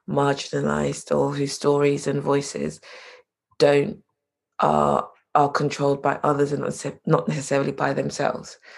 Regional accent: London, United Kingdom; also born or lived in Nigeria; I am a Nigerian, British-born community artist living in London.

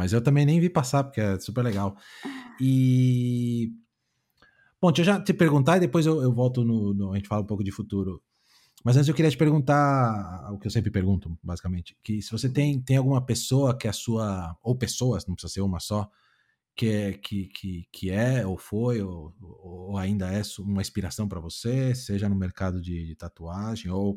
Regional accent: Brazil; O brasileiro, essa questão do se abrir, de falar, a gente como brasileiro sabe que isso é muito natural, né?

